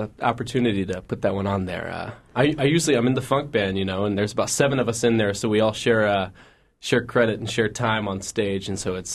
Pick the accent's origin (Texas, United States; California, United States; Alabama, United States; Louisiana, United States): Alabama, United States; Birmingham; The big old Birmingham.